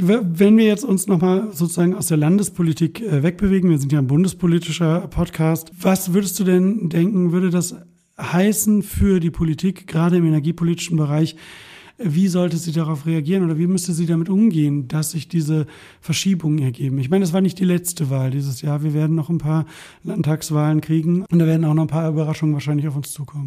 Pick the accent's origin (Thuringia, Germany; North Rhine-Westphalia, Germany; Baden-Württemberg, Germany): North Rhine-Westphalia, Germany; aus dem Ruhrgebiet, wo ich aufgewachsen bin